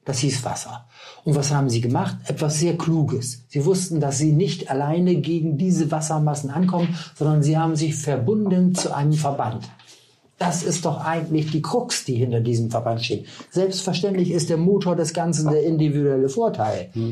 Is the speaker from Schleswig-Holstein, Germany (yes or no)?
no; Hipstedt, Lower Saxony, Germany; Aus Hippstedt, ja. Da haben wir noch einen Hof.